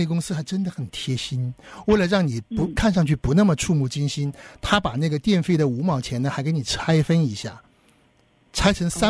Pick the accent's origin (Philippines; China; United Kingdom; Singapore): China; 就是我们中国人说的一度电